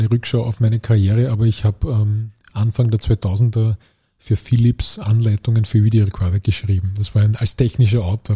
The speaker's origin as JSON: {"language": "German", "region": "Vienna", "country": "Austria", "said": "Und er kommt aus der Donaustadt übrigens, also wir kommen aus derselben Ecke."}